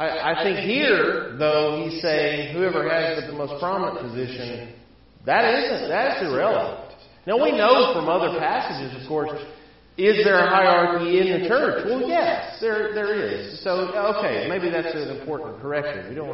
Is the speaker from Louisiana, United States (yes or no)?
no; Alabama, United States; I mean, you have to remember, I'm from Alabama, where Alabama fans demonize Auburn fans